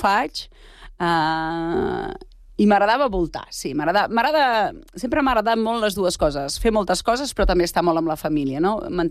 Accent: Berga, Catalonia, Spain; now in Sant Cugat del Vallès, Spain; nosaltres som de Berga. Llavors, què passava? Que sempre pujàvem a Berga.

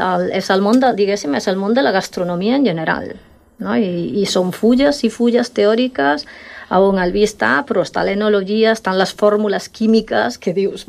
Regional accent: Galicia, Spain; Catalan is a second language; sóc gallega

